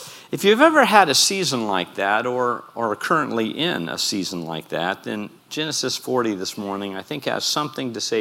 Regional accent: Midwest, United States; I'm a Midwesterner, so if you're like me, you grew up in the Midwest, and you understand this thing called seasons.

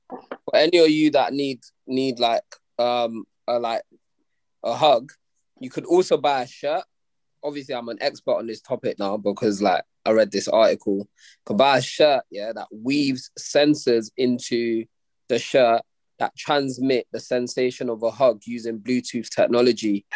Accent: United Kingdom; What's mad is what we don't take in as Black British people is that technically there aren't even that many of us in this country.

